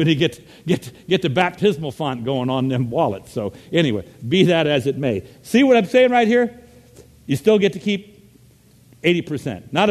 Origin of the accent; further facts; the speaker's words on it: Virginia, United States; Now, I come from the Commonwealth of Virginia, where the land is just absolutely awful, and we do terrible things to it, like grow tobacco.